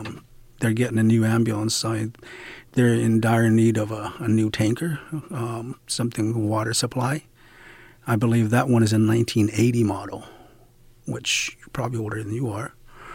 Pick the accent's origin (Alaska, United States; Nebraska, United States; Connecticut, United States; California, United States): Alaska, United States; Bethel; I was born and raised here in Bethel, Alaska, so I'm pretty much a lifelong resident.